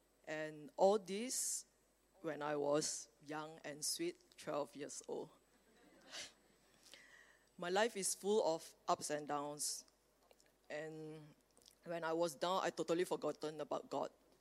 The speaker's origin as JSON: {"language": "English", "country": "Malaysia", "said": "I'm Malaysian."}